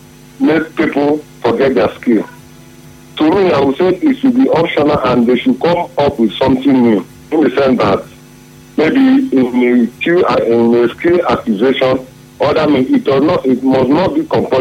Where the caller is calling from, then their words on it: Port Harcourt, Rivers, Nigeria; I'm calling from Port Harcourt.